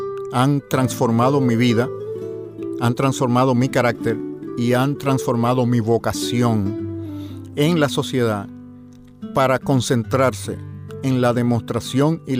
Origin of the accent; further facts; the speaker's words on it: Santo Domingo, National District, Dominican Republic; born there; Yo soy dominicano, nací en 1956 en Santo Domingo y me crié en una familia con 7 hijos.